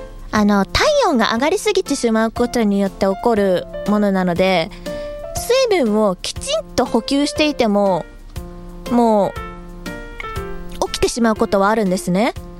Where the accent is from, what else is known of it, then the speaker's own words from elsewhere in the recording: Nagoya, Aichi, Japan; accent: Mie dialect; 私名古屋の三重寄りなんですね、出身が。で、三重弁ってちょっと似てるんですよ。ただ私は関西弁は喋れません。三重弁しか喋れません。